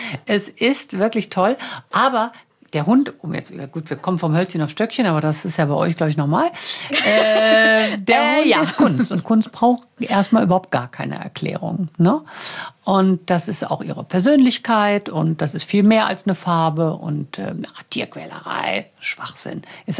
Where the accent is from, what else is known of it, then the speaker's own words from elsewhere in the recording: Germany; Deutschland ist meine Heimat und ich möchte mich ja nie zu sehr so in Negativität hängen und möchte ja immer die positiven Seiten sehen. Aber das ist tatsächlich etwas, was nur in Deutschland ist.